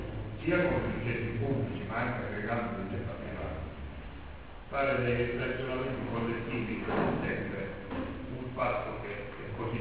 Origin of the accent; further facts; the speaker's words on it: Calabria, Italy; io sono convinto che lo sforzo che dobbiamo fare come calabrese complessivamente è quello di capire come si trova forme per lavorare insieme e associarsi.